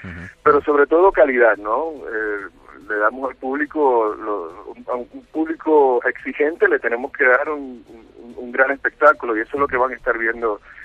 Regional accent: Puerto Rico; Por Dios, es mi tierra, ahí vive toda mi familia.

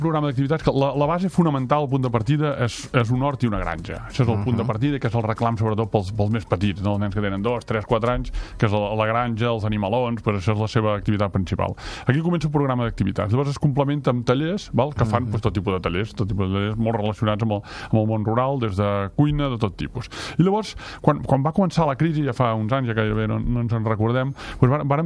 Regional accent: Torroella de Montgrí, Catalonia, Spain; accent: Girona; Soc de Girona, tinc aquest any de Girona

